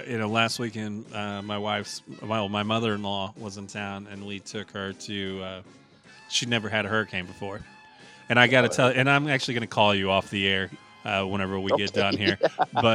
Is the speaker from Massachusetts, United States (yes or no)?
no; Illinois, United States; Well, to be fair, the area that I'm from, I think we've talked about it before, but I grew up on the Illinois side of the St. Louis area, and there's a lot of farmland that was very close to where I grew up